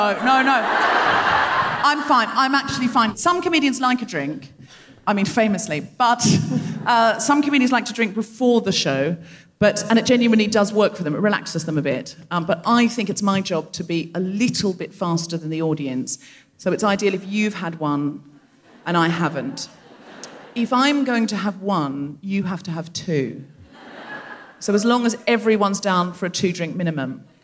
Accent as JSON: {"language": "English", "town": "Gold Coast", "region": "Queensland", "country": "Australia", "tie": "born or raised there", "said": "I am aware with this accent, I can't get away with my... But we have to remember I was raised on the Gold Coast"}